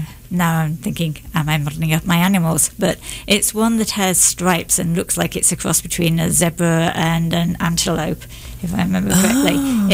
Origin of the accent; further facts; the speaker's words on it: England, United Kingdom; growing up in England, some people use dinner as their main meal